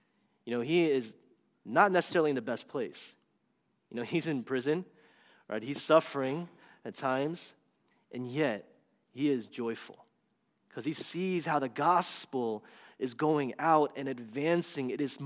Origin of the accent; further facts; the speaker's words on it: East Coast, United States; I'm from the East Coast. Some people say I'm a bad driver.